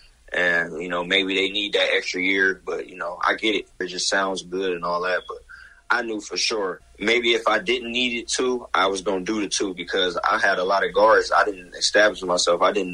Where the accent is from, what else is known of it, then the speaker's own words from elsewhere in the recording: Boston, Massachusetts, United States; I came from Boston. It's cold right now.